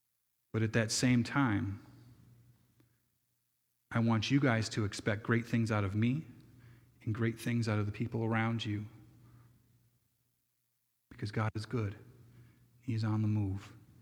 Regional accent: Lansing, New York, United States; also born or lived in Ithaca; I came from Lansing, but in the long spot, Ithaca. Yes, good things come from those towns, and I'm one of them.

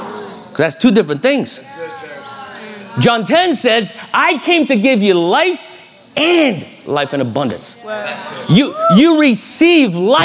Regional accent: Brazil; I'm Japanese Brazilian. So I grew up in Brazil, and I grew up in that, I was born and grew up in the 80s

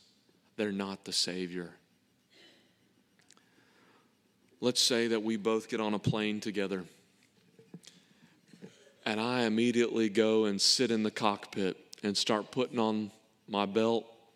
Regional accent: Pollock, Louisiana, United States; In my hometown, Dry Prong, Pollock, Louisiana, we didn't have a Dollar General.

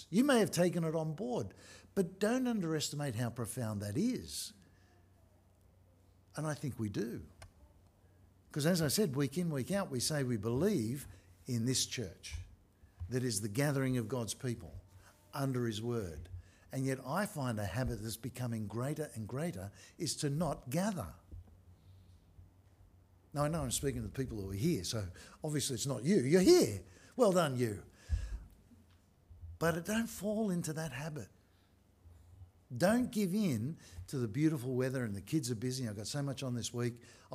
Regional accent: Sydney, New South Wales, Australia; Now, I grew up in Sydney.

